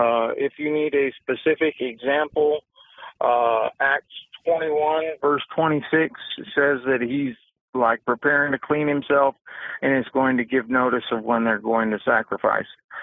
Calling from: Visalia, California, United States; I'm calling from Visalia, California.

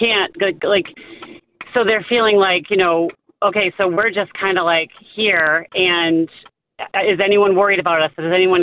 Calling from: Nashville, Tennessee, United States; Okay, I'm calling from Nashville.

